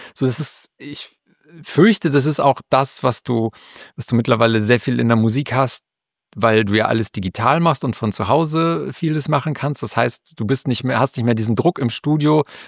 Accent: Dinslaken, North Rhine-Westphalia, Germany; now in Bochum, Germany; von Bochum nach Dienstlaken, wo ich aufgewachsen bin.

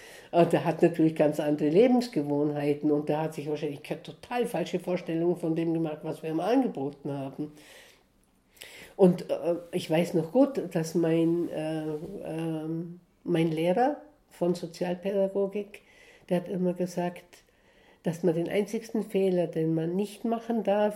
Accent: Southern Germany, Germany; also born or lived in Bolivia; Ich bin von hier, von Deutschland, ich komme aus Süddeutschland.

